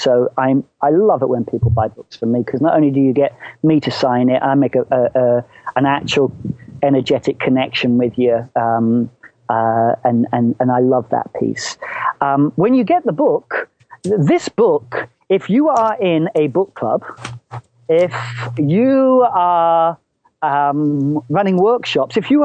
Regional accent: Bury St Edmunds, East of England, United Kingdom; now in Scotland, United Kingdom; My hometown of Bury St. Edmunds has lots of flint.

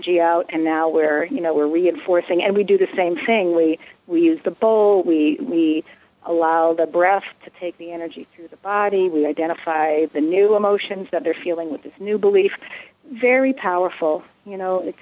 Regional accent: New Jersey, United States; Yeah, because I grew up in New Jersey.

